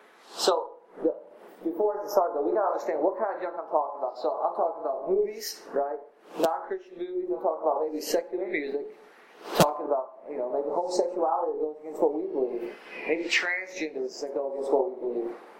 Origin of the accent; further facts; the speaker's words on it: Illinois, United States; now in Rising Sun, United States; I'm not originally from there. I moved there about a year and a half ago. I'm from Illinois by Chicago.